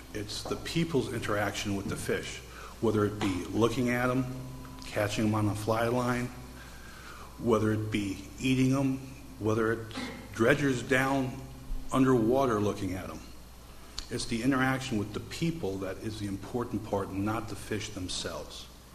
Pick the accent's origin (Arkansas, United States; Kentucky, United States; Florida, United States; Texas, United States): Florida, United States; Aventura; I'm from Aventura, Florida. I'm a miner in Siskiyou County during the mining season.